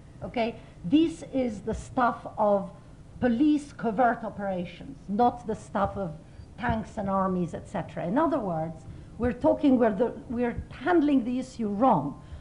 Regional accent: Turkey; I come from Turkey

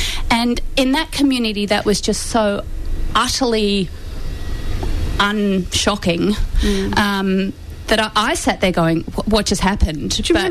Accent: Melbourne, Victoria, Australia; And I've come back to Melbourne, which is my hometown, and I love Australia dearly

